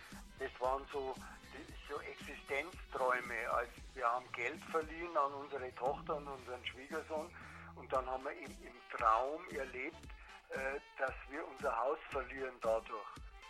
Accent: Bavaria, Germany; Ich bin Bayer einfach. Ich bin eigentlich zutiefst Bayer, das gebe ich zu.

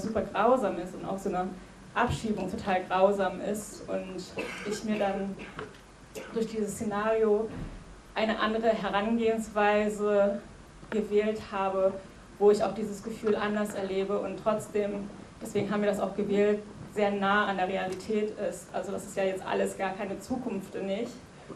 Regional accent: Rostock, Mecklenburg-Vorpommern, Germany; was ich vorher eigentlich nur, ich komme aus Rostock irgendwie gekannt habe

